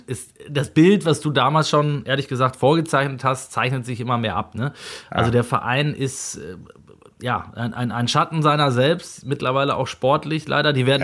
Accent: Kalkar, North Rhine-Westphalia, Germany; Hallo, grüezi, bonjour und guten Abend aus Alt-Kalkar. Meiner Heimat.

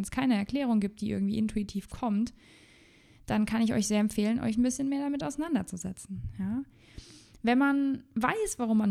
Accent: Rhineland-Palatinate, Germany; Bei uns in Rheinland-Pfalz ist es G8,5, also da hat man halt 8,5 Jahre auf dem Gymnasium

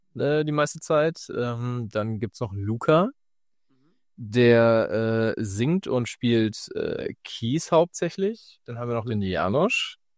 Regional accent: Hesse, Germany; so teilweise Espenau, falls man das sagt. Immenhausen, Holzhausen, so die Ecke, da komme ich eher.

